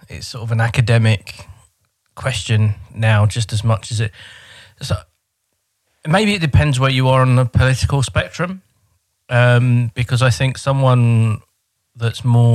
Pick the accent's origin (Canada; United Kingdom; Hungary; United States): United Kingdom; England; I'm proud of being British, and I'm even more so, I'm proud of being English.